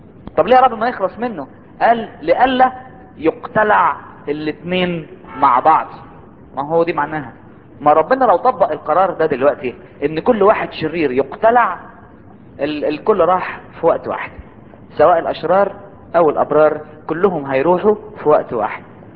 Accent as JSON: {"language": "Arabic", "country": "Egypt", "said": "دي اللي عندنا في مصر هنا رياح الخمسين دي"}